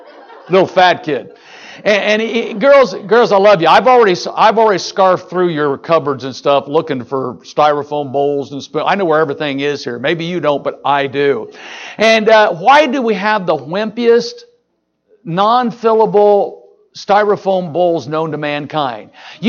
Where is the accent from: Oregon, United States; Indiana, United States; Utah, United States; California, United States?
Indiana, United States; now in Michigan, United States; Well, you know, growing up in Indiana, you know, it's a dumb thing to shoot at the wrong end of the hoop. Do they know that up here in Michigan?